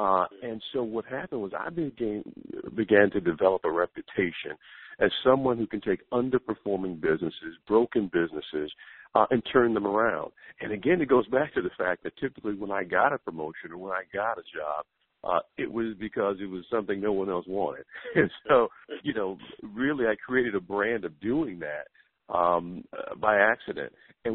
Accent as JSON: {"language": "English", "town": "Cleveland", "region": "Ohio", "country": "United States", "tie": "born or raised there", "said": "I grew up in Cleveland, Ohio, a child of the 60s, so I came of age during the civil rights movement."}